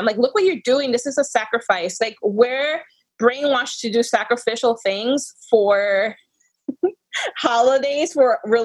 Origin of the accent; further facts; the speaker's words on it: New Jersey, United States; Because I literally born and raised in New Jersey.